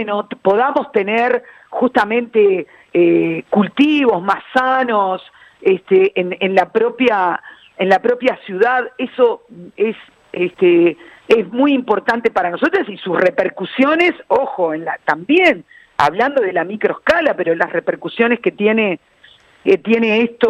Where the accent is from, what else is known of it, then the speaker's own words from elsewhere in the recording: Montevideo, Uruguay; pero sí como montevideanos y montevideanas